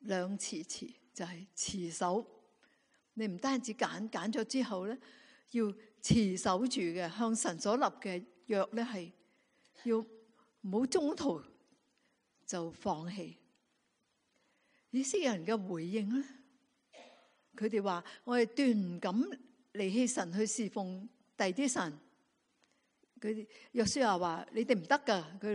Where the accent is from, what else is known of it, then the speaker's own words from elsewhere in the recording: China; 所以咧，我哋中国人就话啦：创业难，守业更难。